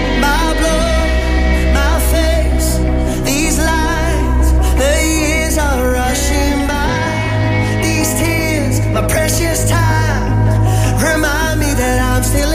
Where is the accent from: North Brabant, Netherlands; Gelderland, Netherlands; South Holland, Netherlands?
Gelderland, Netherlands; Epe; Ik kom van Epe